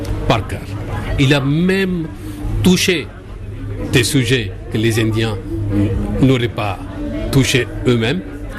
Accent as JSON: {"language": "French", "town": "Udaipur", "region": "Rajasthan", "country": "India", "tie": "born or raised there", "second_language": "French", "said": "Ici en Inde, chez moi, dans ma ville natale, Udaipur"}